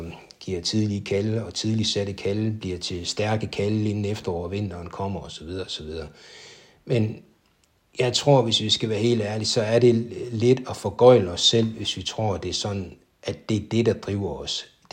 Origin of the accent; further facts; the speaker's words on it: North Denmark Region, Denmark; fordi jeg ved her, hvor jeg kommer fra i Nordjylland